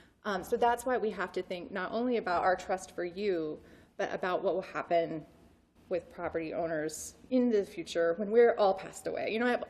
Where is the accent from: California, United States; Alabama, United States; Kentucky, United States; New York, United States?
Kentucky, United States; Lexington; I'm from Lexington, Kentucky, right?